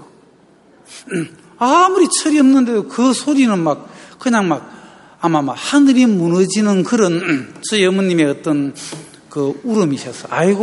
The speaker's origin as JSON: {"language": "Korean", "town": "Geochang", "region": "South Gyeongsang", "country": "South Korea", "tie": "born or raised there", "said": "저는 고향이 경남 거창군 마리민정성리 초등부락, 아주 부락에서 저는 태어났습니다. 동네에 한 20가구쯤 이래 되는 그런 마을 있잖아요."}